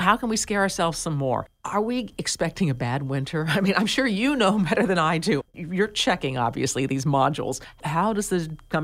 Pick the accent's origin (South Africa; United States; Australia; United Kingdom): United States; Ohio; Now, I've seen Iowa, and I'm from Ohio.